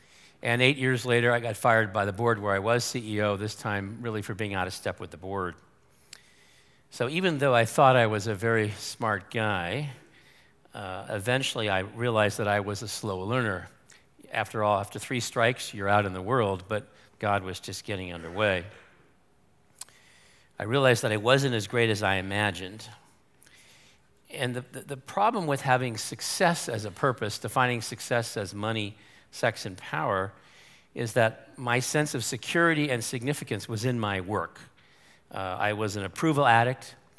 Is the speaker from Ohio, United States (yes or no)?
no; Washington, District of Columbia, United States; I grew up in Washington, D.C., where my father worked for both President Eisenhower and later Richard Nixon.